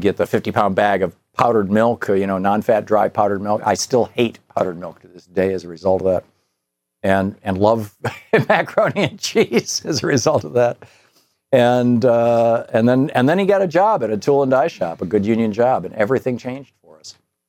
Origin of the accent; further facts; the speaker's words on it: Michigan, United States; and I grew up in Michigan.